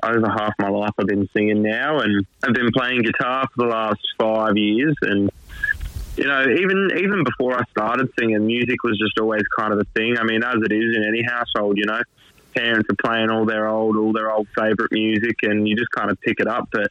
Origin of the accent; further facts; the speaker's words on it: Tamworth, New South Wales, Australia; I'm actually from Tamworth, so yep. I'm stuck here 365 days a year.